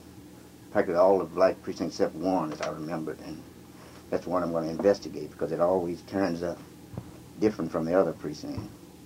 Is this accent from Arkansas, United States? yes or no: yes; Pine Bluff, Arkansas, United States; Well, I was born here in Arkansas in Pine Bluff, Mississippi, and with the exception of the times I taught at the University of Pittsburgh and worked at Phelps Stokes Foundation in New York.